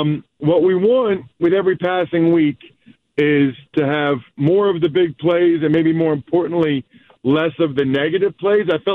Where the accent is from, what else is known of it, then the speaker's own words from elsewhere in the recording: Northeast, United States; It's so funny, too, because growing up in the Northeast, I have a tough time. I struggle with holidays in, like, other areas